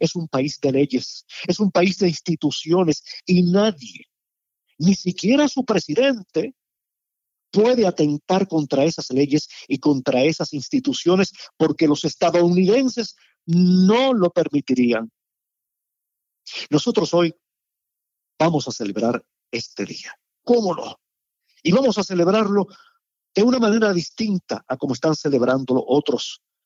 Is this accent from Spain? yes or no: no; Cuba; Y si me permiten hablar como cubano, es un espectáculo envidiable.